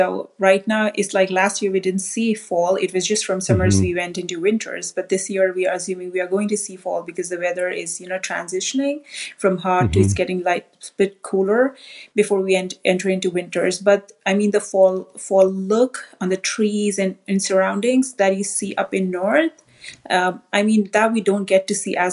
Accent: India; I come from India, so the national bird of India is peacock.

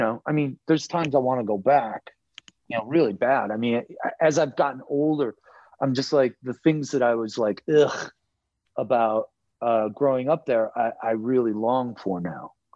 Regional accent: Buffalo, New York, United States; now in Los Angeles, United States; I grew up in Buffalo, lived there until my wife and I split up

